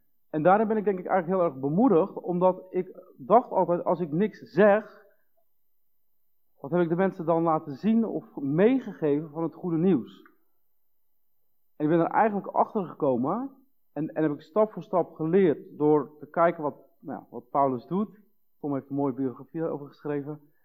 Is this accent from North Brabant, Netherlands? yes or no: yes; Werkendam, North Brabant, Netherlands; ik kom niet uit Breda, maar ik kom uit Werkendam. Dus dat is tussen Breda en Utrecht in, maar iets dichterbij.